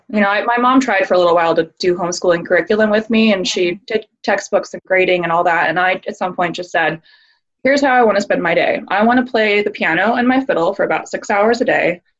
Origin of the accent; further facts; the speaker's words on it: Oregon, United States; also born or lived in Michigan / Southern US; I moved back to Oregon. So I've kind of lived all over the place, and I feel like my hometown is in a lot of places. Like, I feel like an Oregon, Pacific Northwest girl, but I also feel like kind of a Southern girl in some ways.